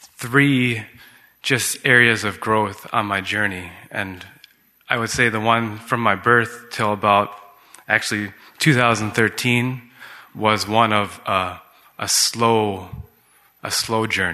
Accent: Minnesota, United States; born there; also born or lived in Swaziland; I was born in Minnesota, but my first memories were actually of living in Swaziland. My parents were house parents to missionary kids, and we were there from when I was 5 to the age of 8.

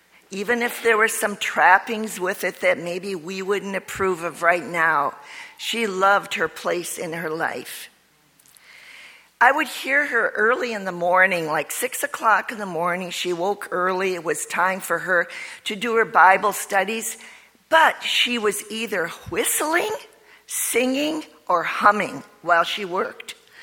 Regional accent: Keewatin, Minnesota, United States; I'm 7 miles from Hibbing. Hibbing was a big town to us, but I was from Keewatin, and Indian name, Native American name, about 3,000 people lived there.

